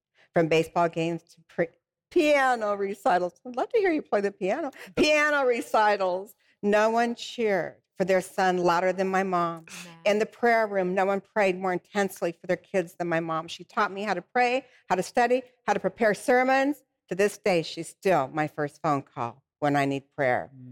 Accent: Phoenix, Arizona, United States; I'm born and raised in Phoenix. This is my turf, my land.

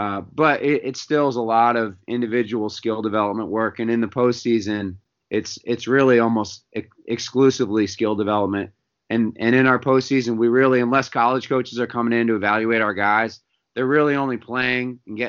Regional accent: Massachusetts, United States; growing up in Massachusetts, high school coaches out of season could have zero contact.

